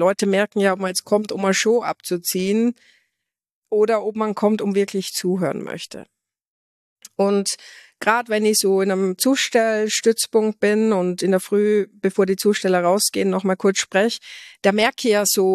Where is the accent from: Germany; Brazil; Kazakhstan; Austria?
Austria